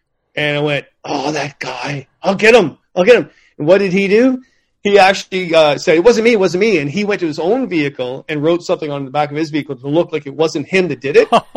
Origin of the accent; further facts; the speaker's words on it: Ontario, Canada; I said, guys, I'm from Ontario.